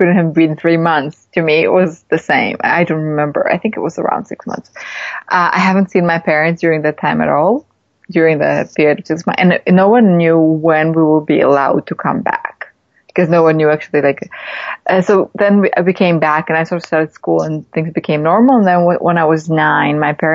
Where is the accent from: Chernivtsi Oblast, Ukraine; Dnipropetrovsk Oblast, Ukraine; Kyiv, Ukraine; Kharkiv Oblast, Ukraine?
Kyiv, Ukraine; born there; English is a second language; I was born in Kiev, which is like a huge city